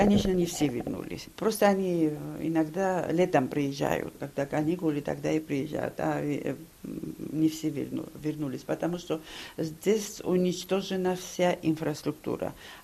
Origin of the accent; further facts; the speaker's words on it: Tskhinvali, South Ossetia, Georgia; Я сама родилась там, в Схинвале. Я там выросла, школу, институт там закончила.